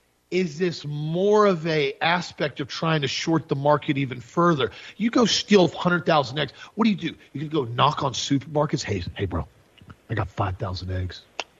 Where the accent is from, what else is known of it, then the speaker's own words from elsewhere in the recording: United States; as an American, as a patriot